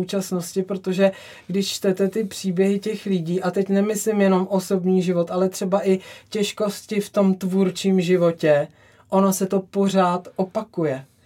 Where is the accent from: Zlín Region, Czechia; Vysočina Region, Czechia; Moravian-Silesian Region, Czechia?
Vysočina Region, Czechia; rodačka z Vysočiny jako já, ale trošku z jiné části.